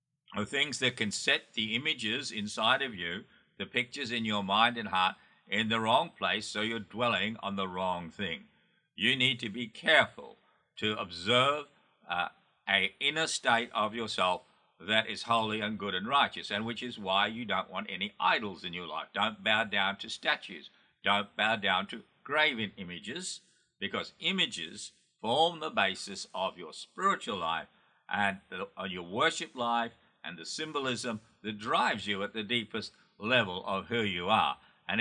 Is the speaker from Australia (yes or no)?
yes; Australia; now in United States; Originally, I was from Australia, and I had a very difficult childhood with a lot of bullying in high school